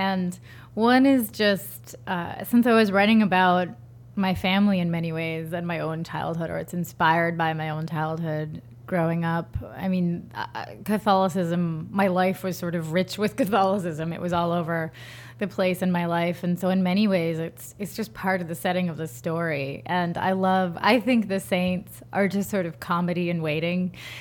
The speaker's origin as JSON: {"language": "English", "region": "Rhode Island", "country": "United States", "tie": "born or raised there", "said": "I grew up in Rhode Island, and I lived in a house filled with statues of saints and pictures of saints, and my mother and my grandmother live with us."}